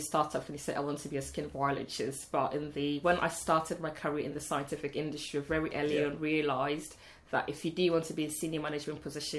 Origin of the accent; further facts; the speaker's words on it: Accra, Greater Accra, Ghana; I can't give the best account of what Accra would be like